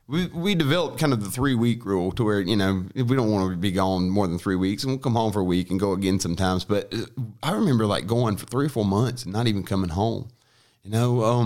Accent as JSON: {"language": "English", "town": "Biloxi", "region": "Mississippi", "country": "United States", "said": "We were from South Mississippi, and we're from Biloxi, Mississippi, or Moss Point, Mississippi, but basically Biloxi, which is like halfway in between New Orleans and Mobile."}